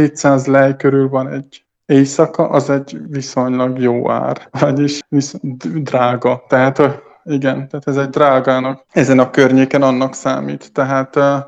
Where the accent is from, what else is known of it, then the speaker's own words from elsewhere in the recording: Covasna, Romania; Tehát, hogy én onnan származom, erdővidékről, ahon ez a Zalán-patak is van, csak én egy másik településről